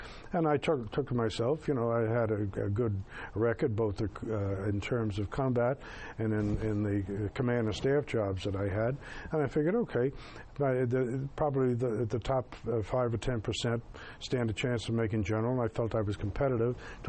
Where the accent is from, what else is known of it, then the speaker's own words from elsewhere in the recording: Bronx, New York, United States; My mother, I grew up in the Bronx, and I told my mother, she was an Irish, you know, mother